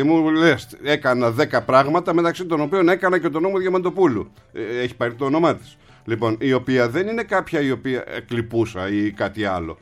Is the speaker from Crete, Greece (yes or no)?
no; Kaisariani, Attica, Greece; Είμαι από την Κεσαριανή, είμαι Κουκουέ.